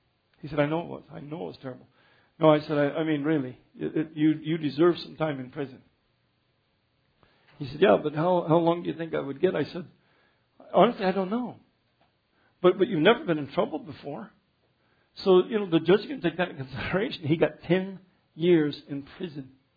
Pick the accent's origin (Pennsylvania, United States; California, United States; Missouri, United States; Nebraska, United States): Nebraska, United States; McCook; So I come from McCook and I go to Nebraska or go to Arkansas and then they got this hanging judge.